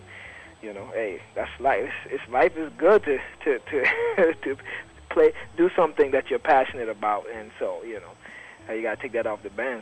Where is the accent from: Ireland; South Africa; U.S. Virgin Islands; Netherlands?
U.S. Virgin Islands; St. Thomas; I'm from the Virgin Islands, from the St. Thomas Virgin Islands, and not much jazz down there.